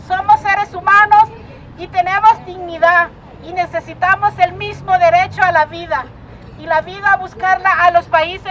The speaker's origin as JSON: {"language": "Spanish", "country": "Honduras", "said": "soy de Honduras."}